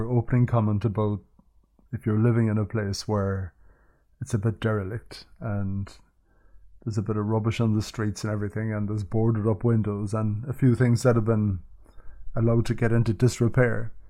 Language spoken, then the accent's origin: English; Cork, Munster, Ireland; like I'm from Cork and I get blown away by Clonakilty.